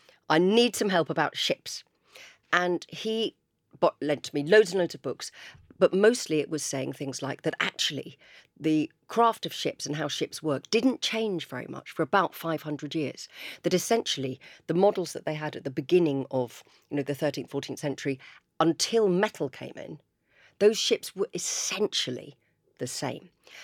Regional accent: Chichester, South East England, United Kingdom; I grew up in Chichester, live in Chichester. Every single school trip was to the Victory in Portsmouth Harbour.

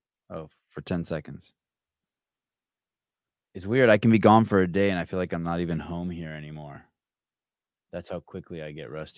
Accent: California, United States; I mean, I grew up in the Bay Area.

